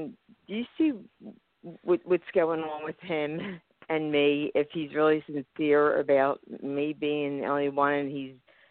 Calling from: Philadelphia, Pennsylvania, United States; Hello. Hello. … from Philadelphia, Pennsylvania.

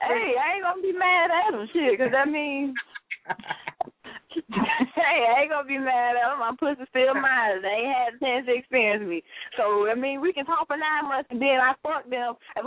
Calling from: Pensacola, Florida, United States; I'm calling from Pensacola.

